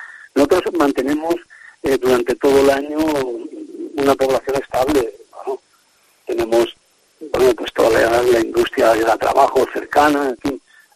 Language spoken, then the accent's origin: Spanish; Ribesalbes, Valencian Community, Spain; dar a conocer mi pueblo Ribesalves a toda la provincia